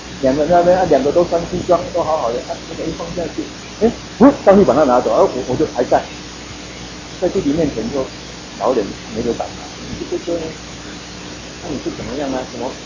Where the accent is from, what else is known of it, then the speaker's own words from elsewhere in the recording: Taiwan; 我们台湾人他们都拜拜